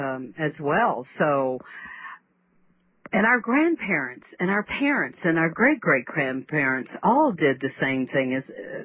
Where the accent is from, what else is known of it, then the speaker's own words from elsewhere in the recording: Hawaii, United States; being from the culture that I'm from, which is, you know, being born and raised in Hawaii, that was the way of life for all of us.